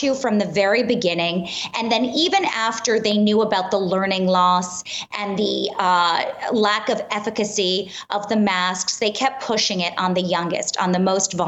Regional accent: Manhattan, New York, United States; I'm born and raised in Manhattan.

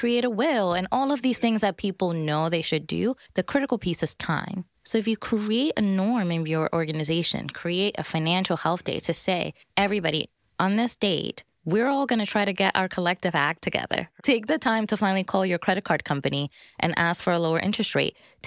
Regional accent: Bronx, New York, United States; I'm from the Bronx, so just check yourself.

